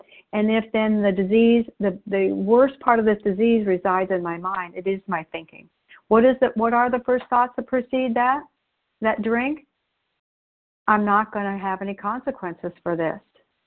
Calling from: Oregon, United States; I'm a recovered compulsive overeater, and I'm calling in from Oregon today.

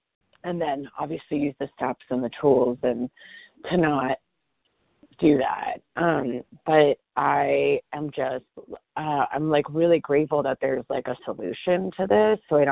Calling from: Boulder, Colorado, United States; I'm calling from Boulder, Colorado.

